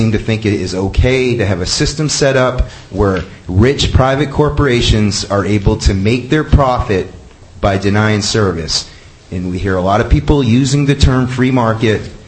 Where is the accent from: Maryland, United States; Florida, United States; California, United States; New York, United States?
New York, United States; Freeville; I'm from Freeville.